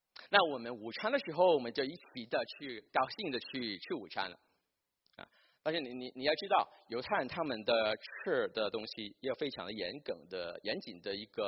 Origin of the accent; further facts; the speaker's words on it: Hong Kong; 我不知道你们从国内来怎么样，我们在香港长大的